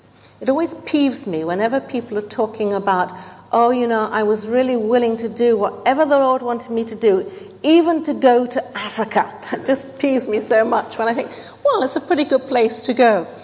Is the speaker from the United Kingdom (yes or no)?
yes; England, United Kingdom; am I doing it because I'm just from England and that's the way we do it?